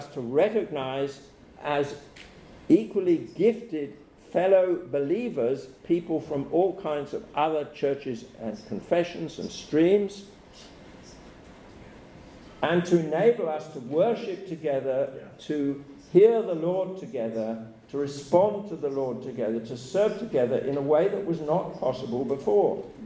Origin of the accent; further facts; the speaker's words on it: Brighton, South East England, United Kingdom; in Brighton, England, my hometown, in 1991.